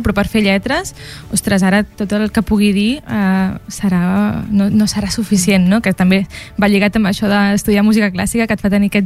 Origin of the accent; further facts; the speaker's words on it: Sant Feliu, Catalonia, Spain; jo soc de Sant Feliu